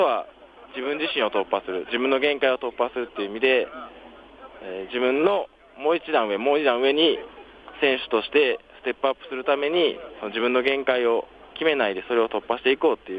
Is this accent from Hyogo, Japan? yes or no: yes; Hyogo, Japan; 私はあの兵庫県にありますあの淡路島とその本州をつないでいる明石海峡橋っていうのがあるんですけども、私はその近くの出身です